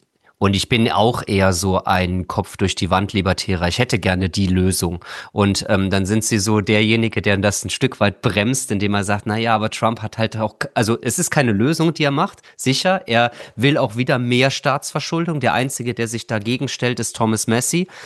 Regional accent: Trier, Rhineland-Palatinate, Germany; Ja, es erinnert mich, weil ich komme aus Trier

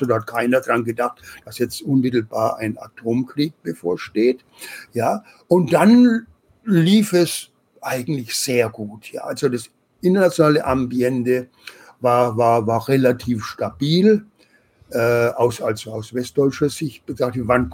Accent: West Germany, Germany; von wo ich aufgewachsen bin, ein paar hundert Kilometer östlich, war ja Ostdeutschland, war ja die DDR. Und man konnte ja nach in die Tschechei reisen als Westdeutscher

